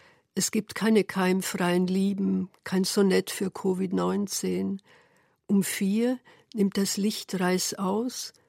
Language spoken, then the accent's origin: German; Trieste, Friuli-Venezia Giulia, Italy; Das kommt aus meiner Kindheit in Triest.